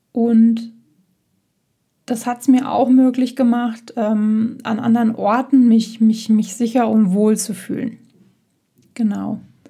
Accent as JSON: {"language": "German", "region": "North Rhine-Westphalia", "country": "Germany", "tie": "born or raised there", "said": "Meine Heimat ist in Nordrhein-Westfalen, nahe dem Sauerland. Eine wunderschöne Gegend mit vielen Bergen, Hügeln, viel, viel Wald. Ein bisschen sehr im Nirgendwo, mit einem ziemlich klimatisch eher rauen Wetter, würde ich mal sagen."}